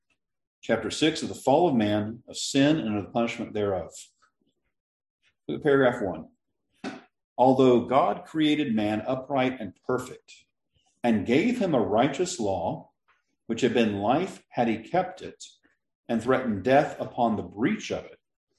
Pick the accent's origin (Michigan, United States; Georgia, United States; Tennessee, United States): Georgia, United States; Powder Springs; When you come into my hometown, when you drive in, there are signs at every one of the borders as you drive in. It says, "Welcome to Powder Springs," established as Springville in the year 1838.